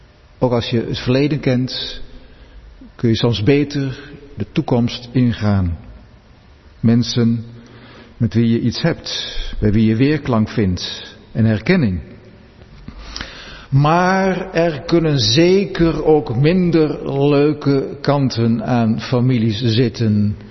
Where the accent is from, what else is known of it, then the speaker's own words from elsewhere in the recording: Gelderland, Netherlands; Ik kom zelf uit de Gelderse Achterhoek, waar je vaak drie generatiegezinnen had van grootouders, ouders, kinderen die bij elkaar op een boerderij woonden.